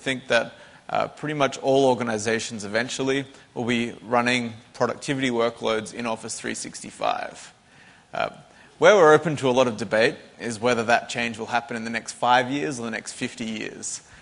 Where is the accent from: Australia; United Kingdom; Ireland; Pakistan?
Australia; now in Seattle, United States; So I'm based out of Seattle, Washington, in the United States. I'm originally from Australia